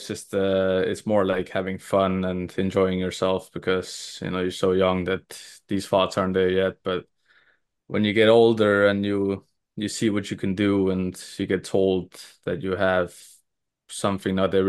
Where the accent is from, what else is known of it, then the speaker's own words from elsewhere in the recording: Denmark; English is a second language; now in Estonia; when I was younger, it was also, of course, like I was from Denmark. I lived there my whole life.